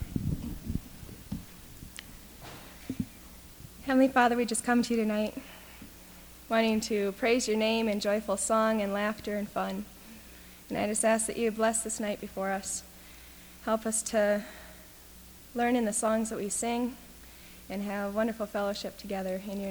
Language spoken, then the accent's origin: English; Hastings, Minnesota, United States; I'm from Hastings, Minnesota, and I'm another Swede.